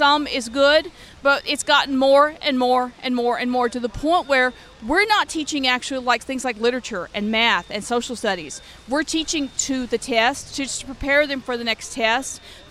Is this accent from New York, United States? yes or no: no; Louisiana, United States; I'm originally from Louisiana, and I've taught in the district for 20 years.